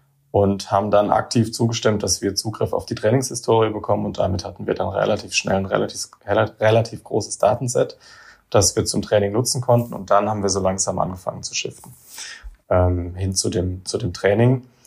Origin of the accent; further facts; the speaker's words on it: Baden-Württemberg, Germany; Also ich bin selber auch kein Saarländer. Ich bin jetzt, ich komme aus der Nähe von Heidelberg ursprünglich.